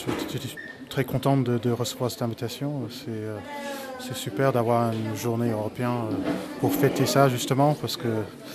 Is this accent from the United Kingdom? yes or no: yes; England, United Kingdom; French is a second language; Donc je suis très content d'être là en tant qu'anglais et puis en tant qu'européen.